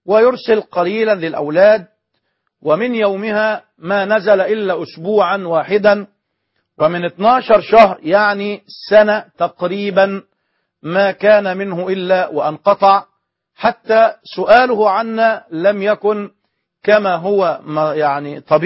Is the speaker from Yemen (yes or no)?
no; Egypt; كما هو الحال عندنا في مصر وفي كثير من سائر البلدان العربية